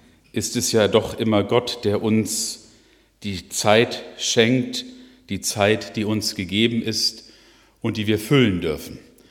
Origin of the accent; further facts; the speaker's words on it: Altenau, Lower Saxony, Germany; Für ein paar Tage konnte ich mein Heimatdorf Altenau im Oberharz besuchen.